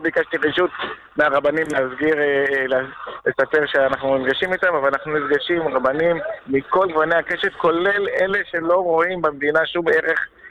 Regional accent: Jerusalem, Jerusalem District, Israel; אני ירושלמי, גדלתי בשכונת הבוכרים בירושלים

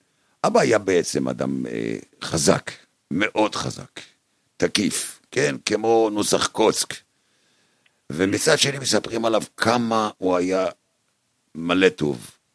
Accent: Jerusalem, Jerusalem District, Israel; גם אני כירושלמי זה רגש אותי.

